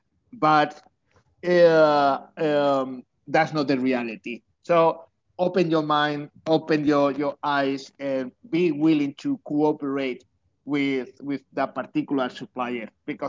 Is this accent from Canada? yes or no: no; China; English is a second language; I came from China